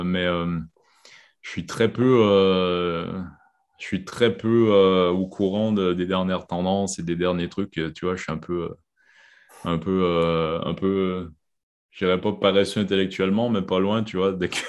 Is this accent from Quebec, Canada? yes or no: yes; Quebec, Canada; j'ai grandi au Québec sans rien sur les mains